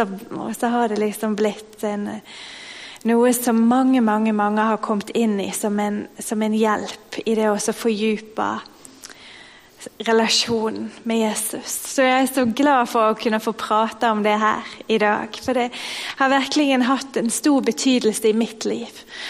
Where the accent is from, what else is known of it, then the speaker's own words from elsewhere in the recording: Bergen, Vestland, Norway; now in Sweden; jag kommer ju från Norge, från Bergen, västkusten av Norge.